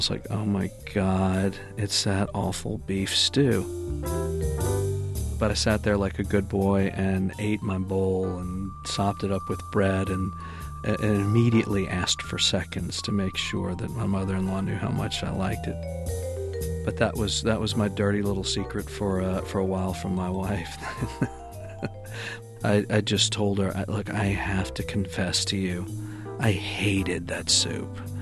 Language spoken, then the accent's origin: English; New Orleans, Louisiana, United States; I grew up in Uptown New Orleans, just off of the parade routes